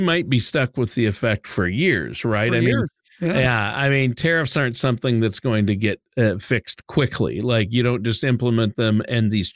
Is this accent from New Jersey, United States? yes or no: no; Minnesota, United States; I grew up in Minnesota where 3M is headquartered, big corporation, right?